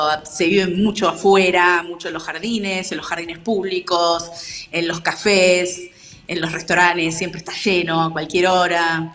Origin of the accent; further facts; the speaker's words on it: Argentina; now in Egypt; Le digo, soy argentina.